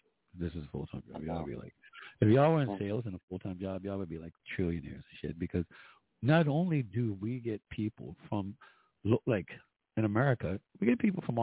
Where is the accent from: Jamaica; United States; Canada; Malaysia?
Jamaica; I'm a Jamaican.